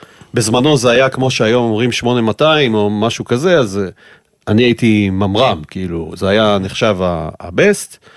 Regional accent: Rehovot, Central District, Israel; אז הסיפור שלי הוא סיפור שאני בעצם גדלתי ברחובות

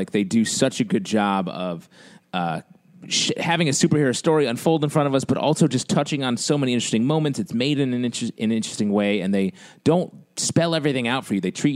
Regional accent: Syracuse, New York, United States; I mean, I'm from Syracuse.

